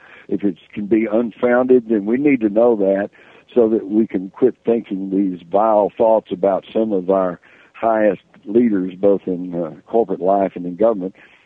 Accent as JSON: {"language": "English", "region": "Texas", "country": "United States", "accent": "Texas", "said": "maybe my slurry Texas accent, I hope you guys didn't think I said wired."}